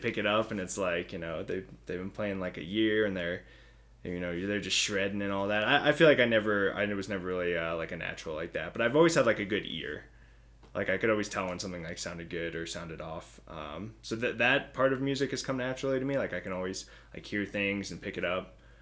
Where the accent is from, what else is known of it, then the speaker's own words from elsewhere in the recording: Poughkeepsie, New York, United States; Yeah, so I grew up in Poughkeepsie, and then I went to college at RIT in Rochester, New York. So pretty much on the other, you know, upstate side of New York.